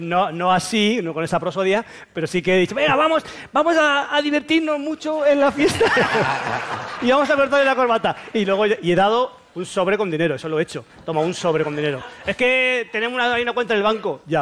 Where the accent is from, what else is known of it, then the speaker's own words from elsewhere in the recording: Madrid, Community of Madrid, Spain; como estudiante, como madrileño, como yo qué sé